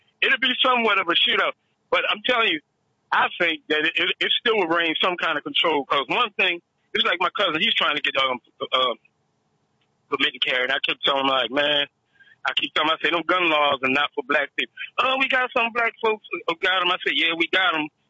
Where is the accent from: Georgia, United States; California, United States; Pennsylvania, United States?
Pennsylvania, United States; Philadelphia; now I'm from the streets. I'm from Philadelphia.